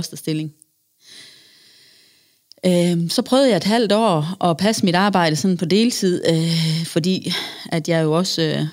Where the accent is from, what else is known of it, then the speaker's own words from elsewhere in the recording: Thyholm, Central Denmark Region, Denmark; now in Holstebro, Denmark; Vi er lavet for, 7 år siden et miljøskifte. Vi kommer fra Thyholm, nærmere bestemt.